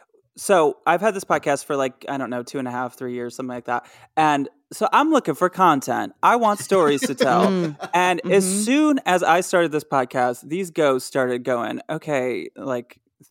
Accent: Grand Rapids, Michigan, United States; I actually, where I grew up in Michigan, we had a vanishing hitchhiker kind of ghost, a witch that ate a witch. In an area of Grand Rapids, Michigan.

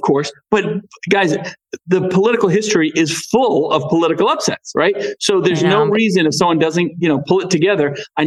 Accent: New England, United States; I'm from New England, you know

